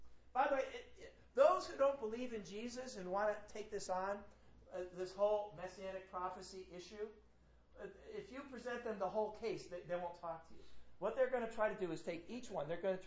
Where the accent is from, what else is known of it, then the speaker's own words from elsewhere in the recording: Connecticut, United States; I'm from Connecticut, alright? And I don't meet too many people here from Connecticut.